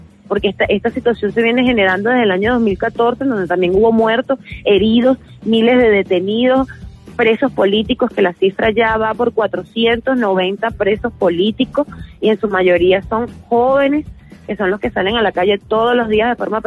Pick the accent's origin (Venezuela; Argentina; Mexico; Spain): Venezuela; como periodista venezolana, te puedo asegurar que este gobierno ha perdido muchísimo apoyo de los venezolanos